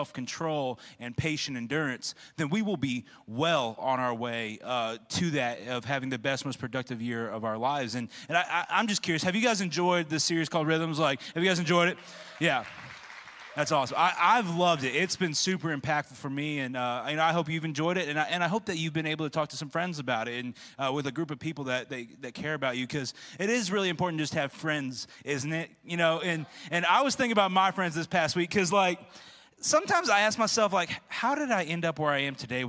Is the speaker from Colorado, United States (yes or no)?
no; Quincy, Illinois, United States; my friend group growing up, I grew up in Quincy, Illinois, and up in the Midwest.